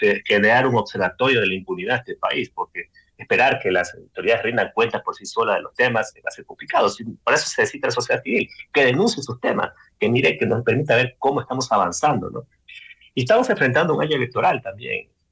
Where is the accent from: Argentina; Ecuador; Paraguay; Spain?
Ecuador; Manabí; Soy de Manabí, por ejemplo.